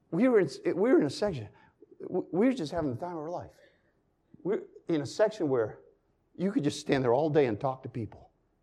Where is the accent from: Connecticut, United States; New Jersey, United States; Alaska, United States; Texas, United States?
Connecticut, United States; Isaiah, listen, I'm not even from here. I'm from Connecticut. I'm just in town for the day.